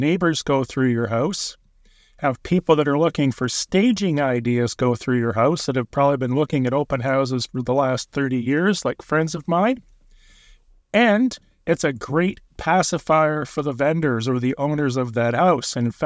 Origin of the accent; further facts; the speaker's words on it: Ontario, Canada; if you compare it to my hometown in Ontario.